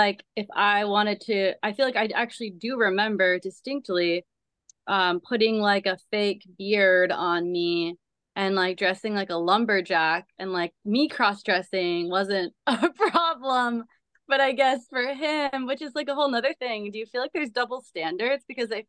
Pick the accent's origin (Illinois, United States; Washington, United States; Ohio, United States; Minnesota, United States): Minnesota, United States; in my family growing up in Minnesota in the Midwest, in a very conservative Christian family